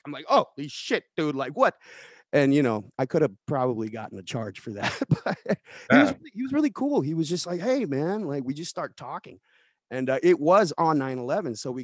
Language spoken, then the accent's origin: English; Oahu, Hawaii, United States; I'm from Oahu originally.